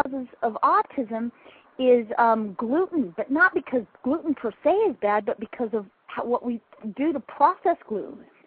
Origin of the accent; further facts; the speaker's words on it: Idaho, United States; Even though we grew up in Idaho, we ate really well.